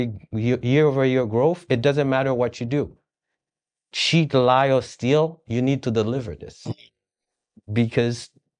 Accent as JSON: {"language": "English", "country": "Haiti", "said": "the Haitian community mostly, because I'm from Haiti."}